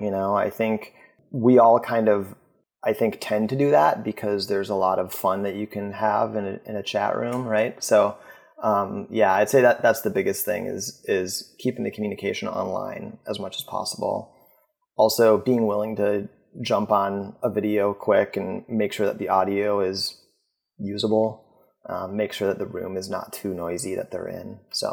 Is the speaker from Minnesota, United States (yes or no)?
yes; Minneapolis, Minnesota, United States; I'm actually from Minneapolis as well.